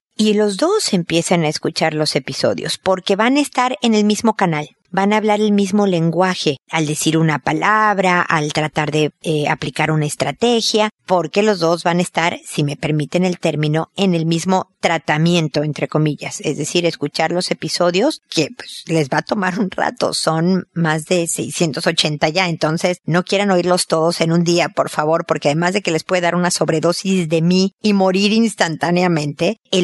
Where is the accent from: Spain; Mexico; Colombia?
Mexico; now in Chile; Y yo vivo en Chile y soy mexicana.